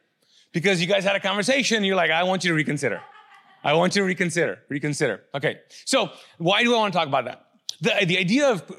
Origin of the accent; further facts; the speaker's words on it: Kuwait; also born or lived in Pakistan; and if you don't know, I'm from Pakistan. So anyways, I grew up in Kuwait. Anyways, we grew up in the desert.